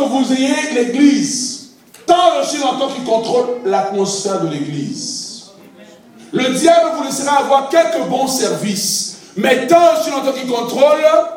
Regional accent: Quebec, Canada; Et puis, comme on est québécois, on l'appelle maudit.

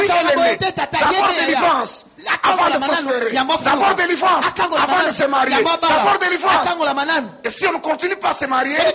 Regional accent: Mbuji-Mayi, Kasaï-Oriental, DR Congo; je viens de Bakwanga, dans le sang de Bakwanga.

